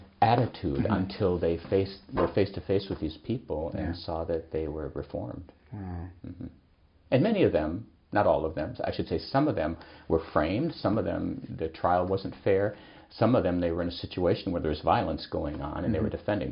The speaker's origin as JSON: {"language": "English", "region": "Minnesota", "country": "United States", "tie": "born or raised there", "said": "I grew up in Minnesota. … 's from there."}